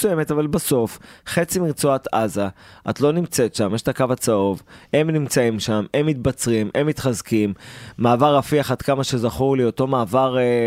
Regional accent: Eilat, Southern District, Israel; את יודעת שאני אילתי

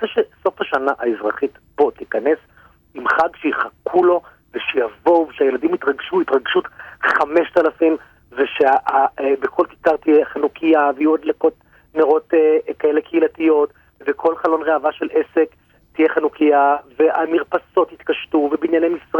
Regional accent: United States; now in Israel; גדלתי בארצות הברית.

